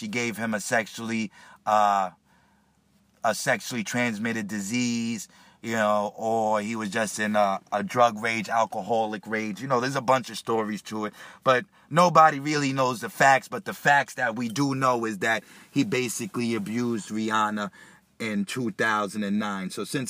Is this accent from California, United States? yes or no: no; New York, United States; she comes from my neighborhood. You know, I'm from Long Island.